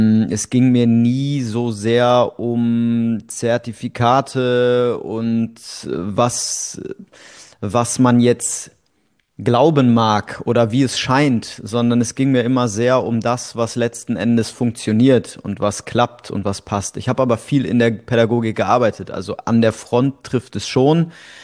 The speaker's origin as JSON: {"language": "German", "town": "Bonn", "region": "North Rhine-Westphalia", "country": "Germany", "said": "Naja, also ich komme aus Bonn, aus dem Rheinland."}